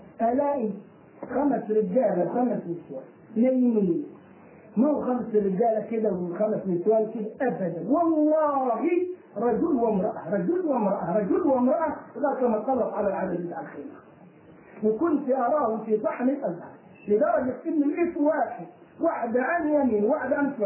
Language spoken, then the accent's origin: Arabic; Egypt; الجماعة اللي بيعملوا الموارد عندنا في مصر للأولياء حاسبين التواريخ مضبوط